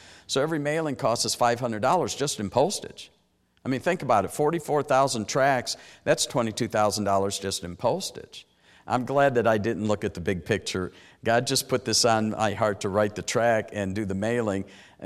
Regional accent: Detroit, Michigan, United States; And I grew up in Detroit. I know what gunfire sounds like.

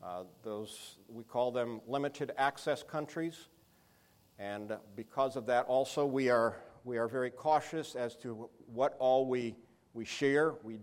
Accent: Brazil; I was born and raised in Brazil as a missionary kid

